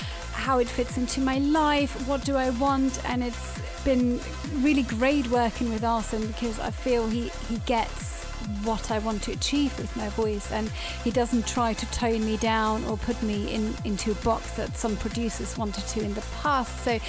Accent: Germany; moved away as an adult; now in United Kingdom; I grew up in Germany, but I've spent all my adult life here in the UK.

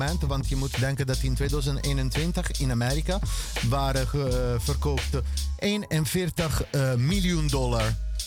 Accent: Italy; Dutch is a second language; Perserijen, ja. Sorry, ik ben Italiaans. Sorry.

